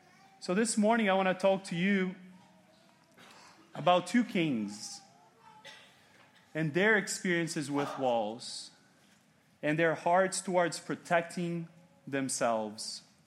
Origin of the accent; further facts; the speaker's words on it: Brazil; When I was growing up in Brazil, there was something that when you would drive around, you would see it all the time.